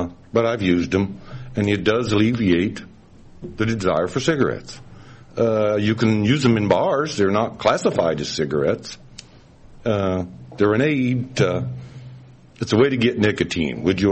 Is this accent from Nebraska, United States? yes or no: yes; Pickle, Nebraska, United States; I'm from Pickle, Nebraska